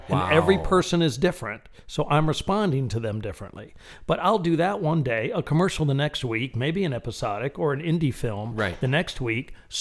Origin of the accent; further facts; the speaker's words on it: Miami, Florida, United States; When I was growing up in Miami, the only way my grandparents could learn English was my mother and her brothers and sisters teaching them in the house.